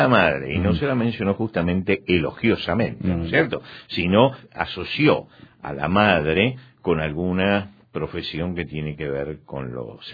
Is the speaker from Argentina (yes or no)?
yes; Argentina; en mi país, en Argentina, hay gente que se insulta cariñosamente